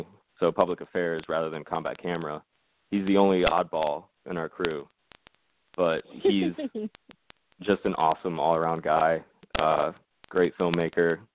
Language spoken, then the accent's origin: English; Connecticut, United States; He lived in Virginia. I grew up in Connecticut.